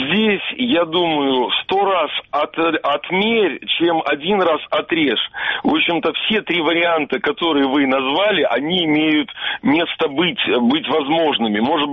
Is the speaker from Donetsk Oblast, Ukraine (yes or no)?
no; Yalta, Crimea, Ukraine; вы из Киева, я из Ялты